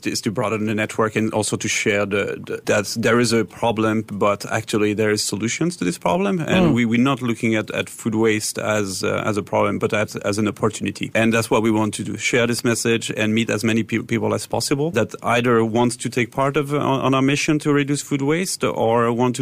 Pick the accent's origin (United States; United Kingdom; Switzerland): Switzerland; So my background is I'm originally from Switzerland, where I grew up like in my mom's kitchens, basically.